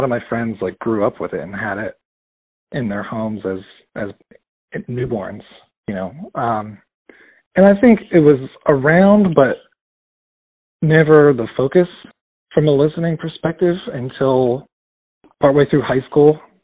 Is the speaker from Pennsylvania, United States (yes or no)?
yes; Pittsburgh, Pennsylvania, United States; now in Atlanta, United States; No, sir. I'm from Pittsburgh originally, just outside of Pittsburgh.